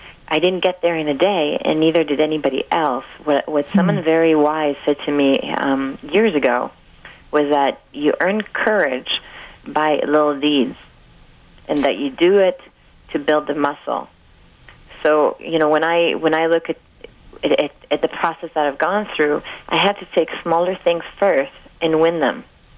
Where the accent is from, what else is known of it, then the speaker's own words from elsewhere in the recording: Cuba; I came from Cuba, and I was writing in my blog for 3 years